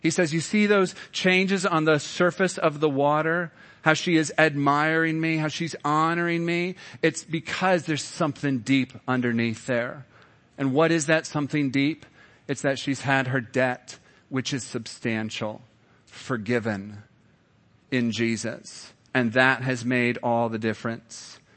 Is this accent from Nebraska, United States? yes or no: yes; Nebraska, United States; Growing up in Nebraska, we, as a family, we did the Niobrara River.